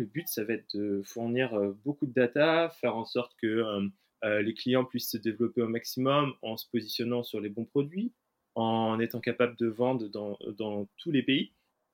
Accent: Nantes, Pays de la Loire, France; now in Paris, France; j'ai 27 ans et j'habite à Paris depuis maintenant un peu plus de 5 ans. De base, je suis nantais et je suis arrivé sur Paris avec mon premier poste.

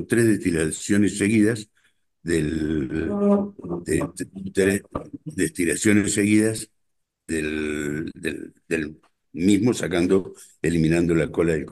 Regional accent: Palmira, Mendoza, Argentina; No, yo viví en Palmira, nací en Palmira, me crié en Palmira, una ciudad que está 40 kilómetros al este de la ciudad de Mendoza. Ahí tuve toda mi familia

